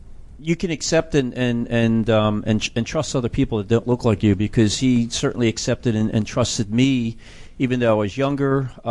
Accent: Philadelphia, Pennsylvania, United States; Originally, I was born and raised in Philadelphia.

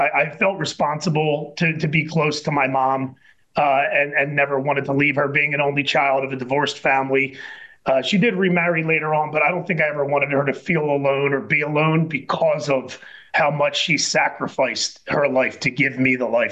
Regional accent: Philadelphia, Pennsylvania, United States; I grew up in a row home in Philadelphia, a very blue-collar neighborhood, and I'm an only child.

